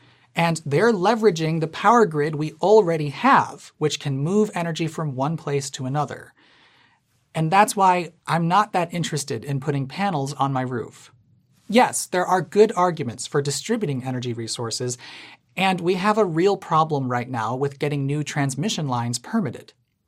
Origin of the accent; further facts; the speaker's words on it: Illinois, United States; However, since I'm from Illinois, I think I'm qualified to explain why you probably don't need to worry too much about land use.